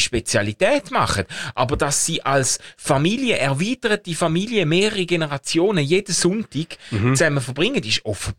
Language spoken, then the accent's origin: German; Schaffhausen, Switzerland; Wo ich ja damit aufgewachsen bin, gell, als Schaffhauser.